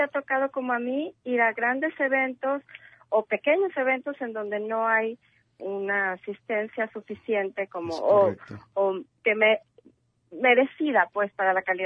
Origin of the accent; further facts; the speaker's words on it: Guadalajara, Jalisco, Mexico; Así somos los tapatíos.